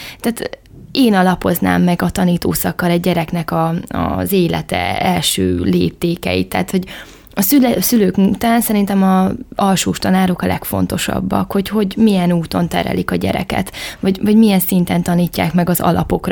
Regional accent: Berettyóújfalu, Hajdú-Bihar, Hungary; Igen, én Berettyóújfalúban születtem, ott is nőttem fel, igen. Szüleim is tőzsgyökeres Berettyóújfalúiak

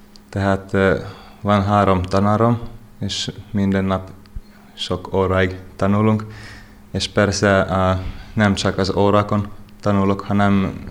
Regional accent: Finland; Hungarian is a second language; És az nem nagyon segít, hogy finn vagyok a magyar tanuláshoz.

